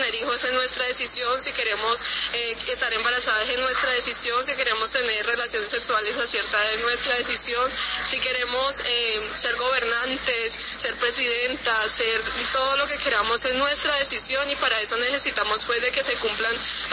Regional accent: Jamundí, Valle del Cauca, Colombia; vengo del Valle del Cauca, del municipio de Jamundí.

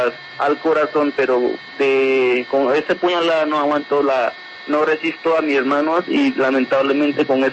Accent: Bajo Baudó, Chocó, Colombia; Nosotros somos de Bajo Baudó, Chocó.

